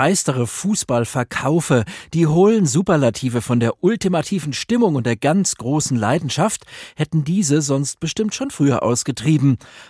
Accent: Munich, Bavaria, Germany; Als geborener Münchner hatte ich mit etwa 7 Jahren beschlossen

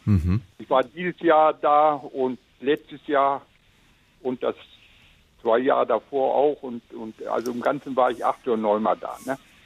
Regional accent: Yantarny, Kaliningrad Oblast, Russia; now in Germany; Ich komme aus dem Samland, aus Jani. Jantani heißt das heute. Früher hieß es Palmicken. Ne? Mhm. Das liegt in ungefähr 40 Kilometer vom Königsberg weg.

